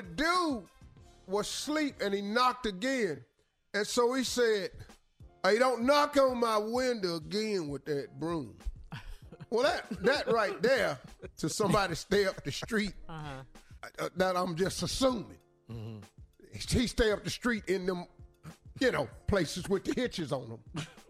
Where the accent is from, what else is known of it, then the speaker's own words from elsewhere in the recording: West Virginia, United States; Oh, dog, I'm from West Virginia.